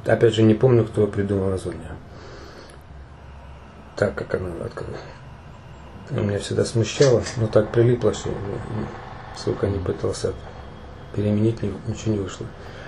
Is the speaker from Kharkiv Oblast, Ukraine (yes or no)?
yes; Kharkiv, Kharkiv Oblast, Ukraine; also born or lived in Pechenihy; Ну как, я родился в Печенегах, родители строители, ну как обычные советские люди, из разных мест, отец под Питера, мать с Черниговской области. Поэтому в Харьков приехали, мне уже было 5 лет.